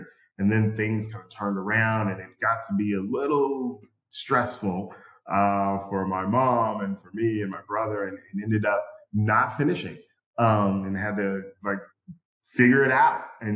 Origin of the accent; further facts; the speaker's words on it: Seattle, Washington, United States; I grew up in Seattle, more affluent parts of Seattle.